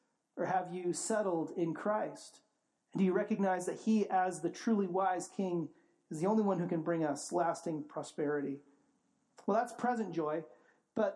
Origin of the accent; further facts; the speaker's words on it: California, United States; But I grew up in California